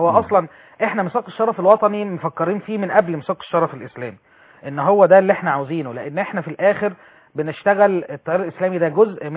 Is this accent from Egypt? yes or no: yes; Egypt; احنا كلنا مصريين